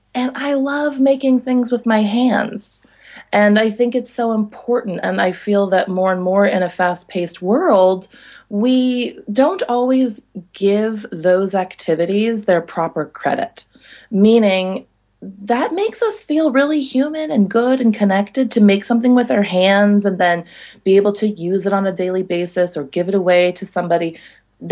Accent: California, United States; I grew up in California, where the season is 60 degrees every

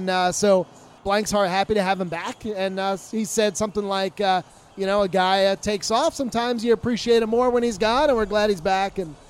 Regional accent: Tampa, Florida, United States; I'm from Tampa, work with Ira Kaufman.

